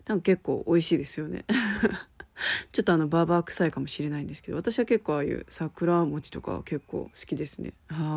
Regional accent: Kansai, Japan; 出身地は関西になります。生まれも育ちも関西といった感じで、ずっと関西で育ってきてるんですけれど、そうですね。ただ私はこう、あえて関西弁を出さないようにしてるので

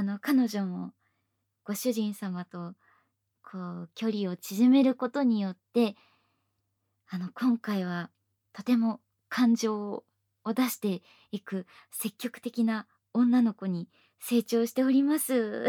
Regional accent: Beppu, Oita, Japan; 私の地元の別府の温泉にも入ってもらいたいなとか、なんとか思ったりしてます。

